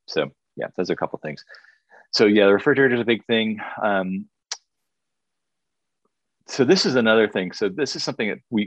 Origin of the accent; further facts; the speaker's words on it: San Francisco, California, United States; We, you know, I grew up in San Francisco.